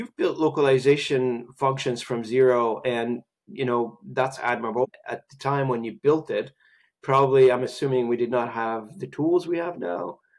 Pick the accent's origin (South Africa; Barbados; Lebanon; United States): Lebanon; I am originally from Lebanon as well